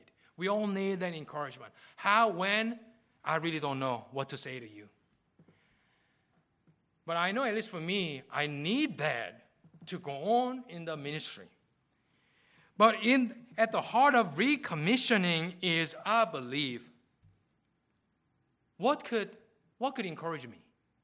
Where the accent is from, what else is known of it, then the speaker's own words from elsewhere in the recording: South Korea; now in United States; When I go back to my hometown, Korea, I always visit my home church.